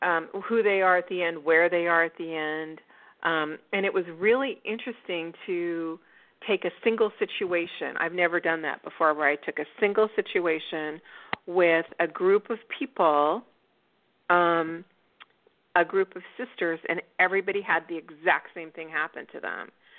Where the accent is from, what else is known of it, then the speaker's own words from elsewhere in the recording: Burbank, California, United States; And I grew up in the San Fernando Valley. I grew up in Burbank in the Valley.